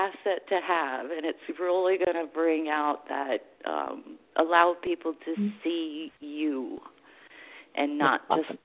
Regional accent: Putnam, Connecticut, United States; born there; My mother is born and raised in Hartford, but I was born in Putnam because that was the closest hospital.

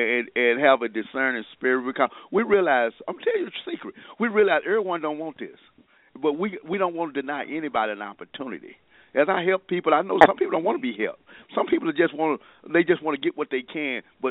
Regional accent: Dallas, Texas, United States; I grew up in South Dallas. I know what those streets are all about.

